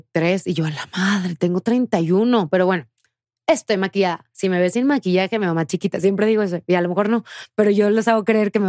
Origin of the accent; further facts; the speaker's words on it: Tamaulipas, Mexico; moved away as an adult; Yo no, yo lo viví apenas me fui de Tamaulipas. O sea, hace 7 años